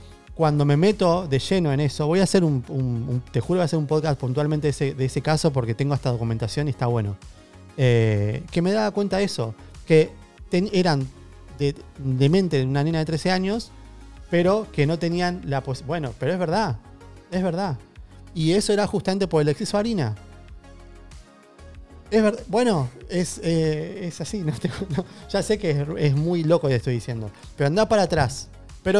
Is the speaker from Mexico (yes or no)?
no; Argentina; lo importante que somos en Argentina para poder también exportar nuestros productos